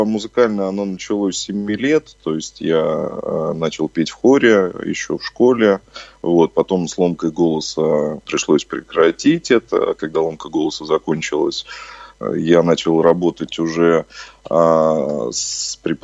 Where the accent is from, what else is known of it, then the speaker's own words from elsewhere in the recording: Moscow, Russia; born there; also born or lived in China; я родился в Москве, в районе Чертаново, вот, а с Дальним Востоком у меня много что связывает. Ну, во-первых, я некоторое время прожил в Китае